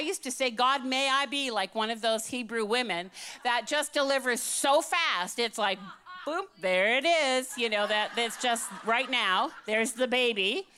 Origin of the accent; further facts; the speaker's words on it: Canada; born and raised in Canada, I always think we're safe. We're in Canada.